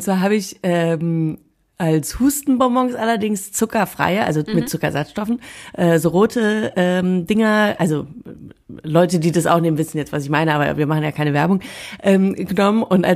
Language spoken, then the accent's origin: German; Lemgo, North Rhine-Westphalia, Germany; ich komme ja aus der Nähe von Bielefeld in Lemgo